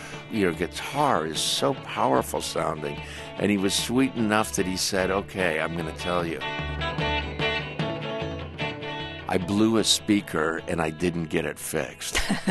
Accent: Toronto, Ontario, Canada; I grew up in Toronto, and he was playing on one of those Alan Freed rock and roll shows back then.

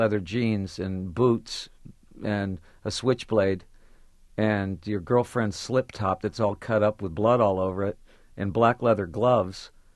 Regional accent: Detroit, Michigan, United States; It was the fact that, in fact, I was from Detroit, where you better. I had a lot of fights when I was a little kid in Detroit. And then when we moved back to Detroit, again, back to the toughest neighborhoods in the world

